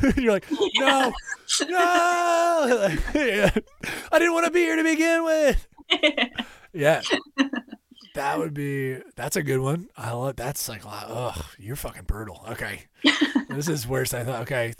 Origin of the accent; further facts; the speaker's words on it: New Jersey, United States; I'm from Jersey. Love the Pine Barrens.